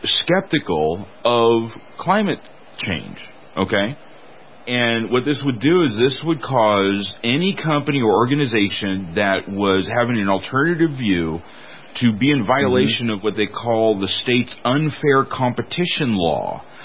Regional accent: California, United States; I'm originally from California. I still feel a little bit responsible for some of the craziness that goes on there.

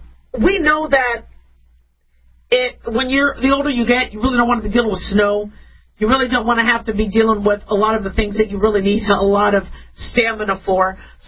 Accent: California, United States; born there; I was born in California, so it's very, very hard to still not have a toe in or a foot in because it's beautiful. Home is home.

